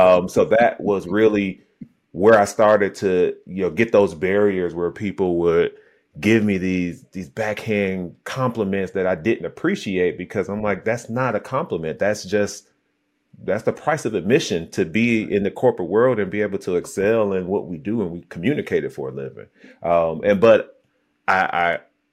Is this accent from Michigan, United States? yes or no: yes; Detroit, Michigan, United States; everyone looked like me growing up in Detroit, one of the blackest cities in America, to now being in this suburb